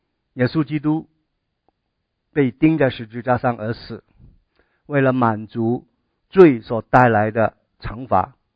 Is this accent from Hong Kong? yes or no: yes; Hong Kong; 因为我是从香港来，比较对香港的新闻呢各方面比较还是有一点的you know, 去留意啊。